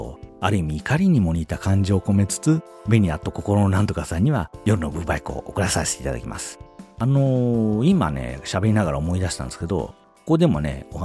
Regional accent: Yokohama, Kanagawa, Japan; also born or lived in Yokosuka; 横須賀生まれの横浜育ちですから、どうしてもね、そっち方面の横浜横須賀あたりの … 的な訛りがね、ついつい口に出ることも、これまた否定できないことですわな。

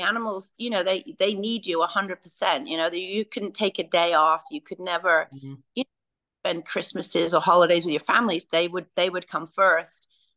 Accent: United States; born there; I was fortunate that I was born in the United States when my parents were here. My father had a career here.

